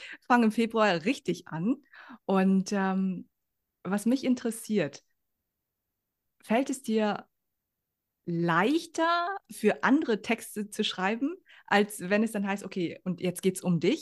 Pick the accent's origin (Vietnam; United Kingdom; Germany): Vietnam; German is a second language; ich keine Deutsche, wie du siehst, so, ne? Döner, nein, Spaß. Ich bin Vietnamese.